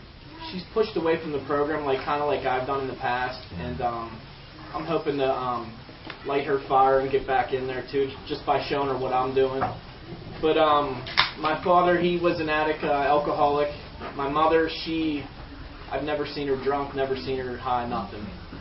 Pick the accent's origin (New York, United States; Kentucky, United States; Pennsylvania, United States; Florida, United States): Pennsylvania, United States; Butler; now in Altoona, United States; Like I said, I grew up in Butler.